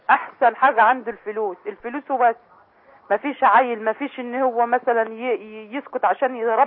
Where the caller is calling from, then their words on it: Damietta, Damietta Governorate, Egypt; أنا يا شيخ من دمياط.